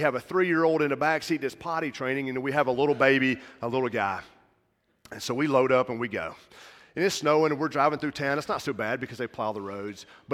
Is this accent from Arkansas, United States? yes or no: no; Georgia, United States; And for you from South Carolina, I'm from Georgia.